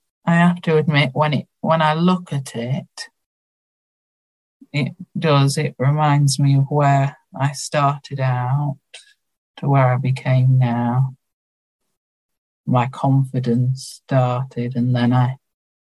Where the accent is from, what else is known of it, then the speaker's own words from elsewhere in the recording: York, Yorkshire and the Humber, United Kingdom; I am from York.